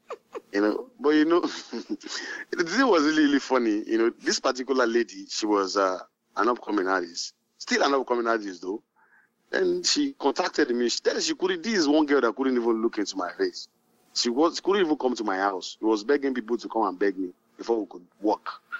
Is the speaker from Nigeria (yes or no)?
yes; Kogi, Nigeria; also born or lived in Kwara State / Niger State / Abuja / Lagos; I grew up everywhere, you know, but majorly in Kogi, you know. There was my mom, and then always in Ilorin, then later to Niger State with my uncle. And from there, I went to Abuja. From Abuja, I run into Lagos.